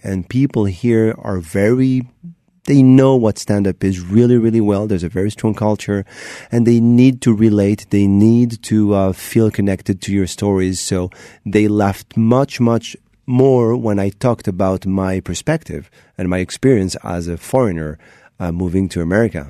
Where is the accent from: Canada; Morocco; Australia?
Morocco; born there; first language fr; English is a second language; moved away; also born or lived in France; I mean, that's my first language, but I was born in Morocco.